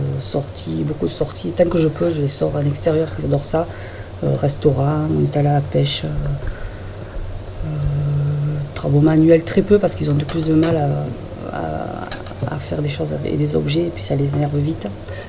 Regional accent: Alès, Occitanie, France; moi je suis d'Alès, et je suis arrivée ici, j'ai commencé à travailler à l'hôpital en 2001.

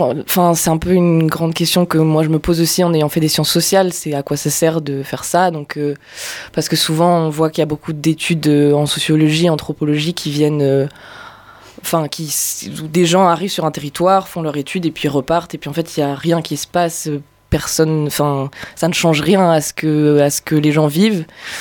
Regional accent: Sainte-Croix-Vallée-Française, Occitanie, France; On a grandi en Lozère. Moi, j'ai grandi à Sainte-Croix, Vallée française, et j'ai fait des études en sciences sociales

